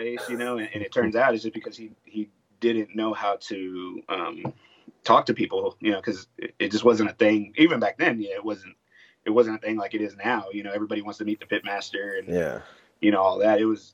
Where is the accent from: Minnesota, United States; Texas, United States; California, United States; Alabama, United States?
Texas, United States; San Marcos; But really, I grew up in San Marcos, so we would take, I wouldn't say weekly pilgrimages, but probably bi-weekly or at least once a month to Lockhart.